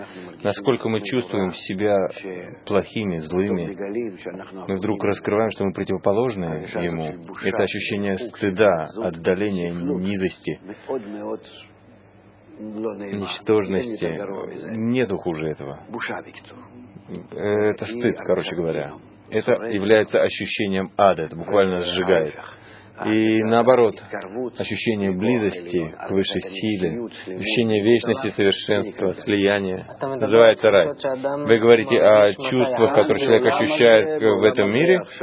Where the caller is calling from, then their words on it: Afula, Northern District, Israel; я из Афулы.